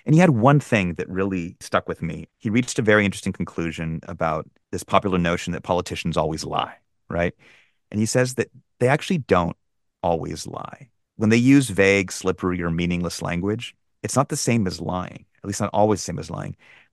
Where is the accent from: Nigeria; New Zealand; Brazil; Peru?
Peru; moved away as an adult; also born or lived in California; now in United States; I came from Peru twice. I came when I was a little boy, and we lived in California for a few years. Then we went back to Peru until I finished like middle school and high school, and then I came back for college.